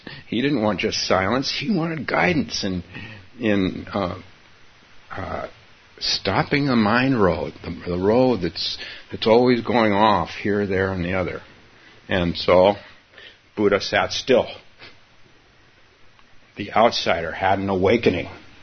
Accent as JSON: {"language": "English", "town": "Palo Alto", "region": "California", "country": "United States", "tie": "born or raised there", "said": "Even in 2009, maybe not in my hometown of Palo Alto, but in this town, we're still the outsiders."}